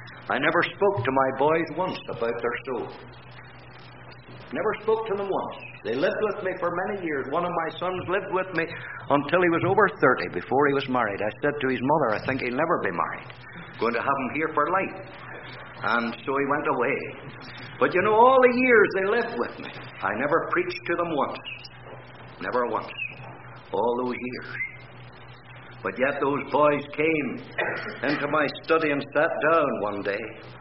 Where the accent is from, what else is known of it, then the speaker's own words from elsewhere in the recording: Canada; I'm always thankful every day that I'm a Canadian.